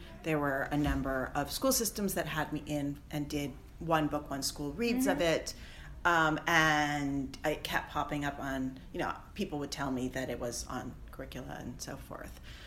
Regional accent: Seattle, Washington, United States; I grew up in Seattle in my teenage years

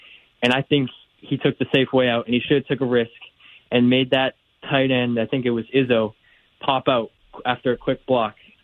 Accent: New England, United States; I grew up in New England, so I've watched this in my Patriots games.

